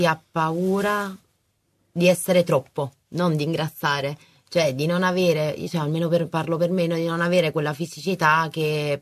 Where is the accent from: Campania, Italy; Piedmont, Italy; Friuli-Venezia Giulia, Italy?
Campania, Italy; Naples; now in Varese, Italy; vengo da Napoli, arrivo a Varese proprio per la mancanza di presidi adatti